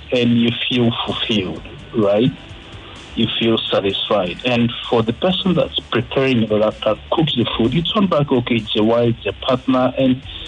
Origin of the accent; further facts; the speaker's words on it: Cross River, Nigeria; Now, I'm from Cross River State, right?